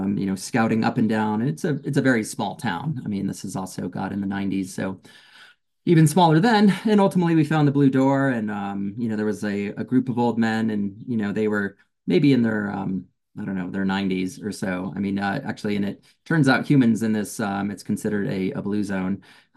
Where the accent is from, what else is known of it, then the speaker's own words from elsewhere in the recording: Colorado, United States; also born or lived in Los Angeles, United States; I'd been living in LA in Venice Beach for about 10 years, and I went screaming back to my home state of Colorado, and I needed to reset.